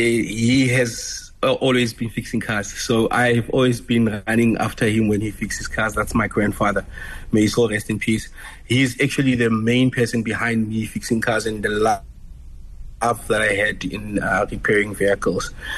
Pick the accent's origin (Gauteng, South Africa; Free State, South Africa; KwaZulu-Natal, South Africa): Free State, South Africa; Kwakwa; looking at my hometown, Kwakwa, Phuthetshaba, supermarket. There is not even a single dealership in Kwakwa, and all the people from Kwakwa need to drive out to actually go service their car.